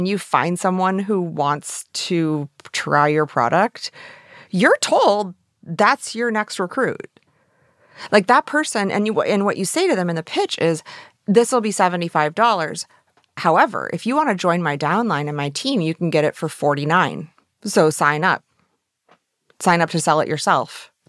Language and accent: English; Flint, Michigan, United States; I grew up outside of Flint, Michigan, like in a very rural area